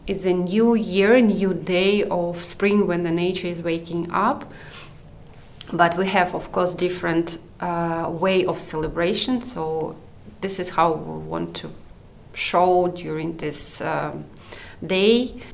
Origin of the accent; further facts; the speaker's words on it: Kazakhstan; English is a second language; now in Canada; Me, I'm from Kazakhstan